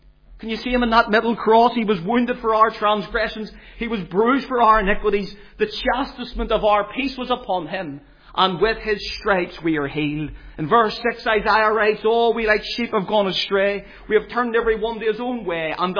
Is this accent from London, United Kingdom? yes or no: no; Belfast, Northern Ireland, United Kingdom; Sadly, growing up in Kilburn Street, I was never in a Sunday school, and yet there was a mission hall, a little Belfast City mission hall at the top of our street.